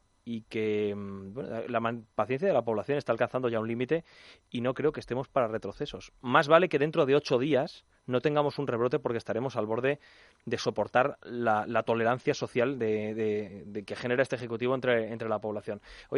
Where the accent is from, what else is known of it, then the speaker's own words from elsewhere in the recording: Cádiz, Andalusia, Spain; O sea, yo soy gaditano, ¿sí?